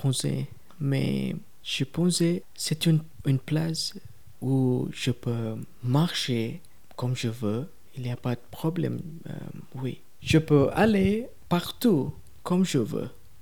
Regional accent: Sri Lanka; French is a second language; also born or lived in Singapore / Malaysia; now in Neuchâtel, Switzerland; je viens de Sri Lanka. Je travaille dans un restaurant, oui, au Londres, en Neuchâtel

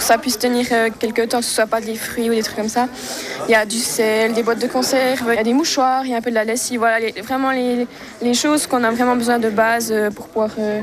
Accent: Switzerland; je viens d'Ébreleu et je suis électricienne en 3e année au CEF à Moutier.

